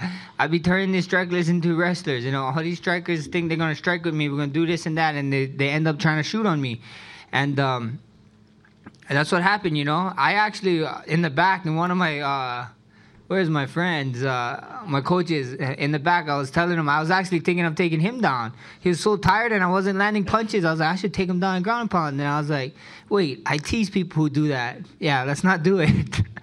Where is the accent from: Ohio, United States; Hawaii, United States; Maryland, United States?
Hawaii, United States; Us Hawaiians, I'm Hawaiian Samoan, I love to eat.